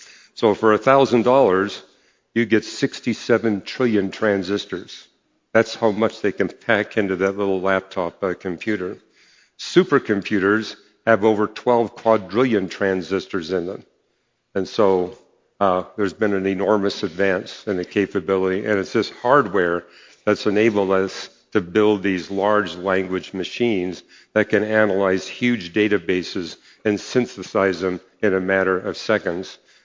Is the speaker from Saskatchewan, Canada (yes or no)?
no; British Columbia, Canada; where I was growing up in British Columbia, and there was only one computer in the entire province.